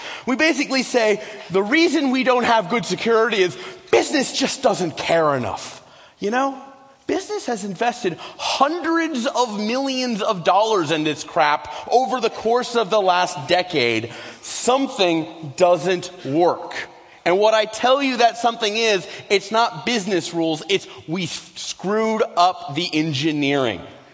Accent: United States; Look, I'm an American, and I'm out here in Germany.

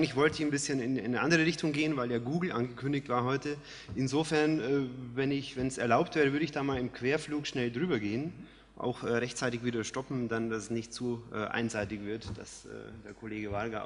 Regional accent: Bavaria, Germany; now in Rhineland, Germany; Sie hören es, ich bin Bayer, insofern Wahlrheinländer, also das Heimspiel in Köln.

